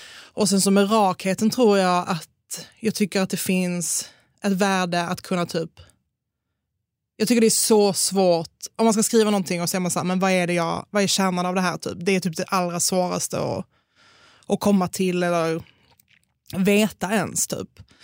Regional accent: Malmö, Skåne, Sweden; Men jag är från Malmö, så det kanske är därför. Vi har sån grov, hemsk humor.

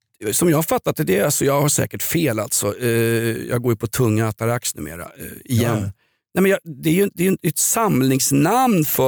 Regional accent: Vällingby, Stockholm County, Sweden; Blackeberg är ju ett rövhål. Jag är ju uppväxt i Vällingby, då får jag väl säga att Blackeberg är ett rövhål.

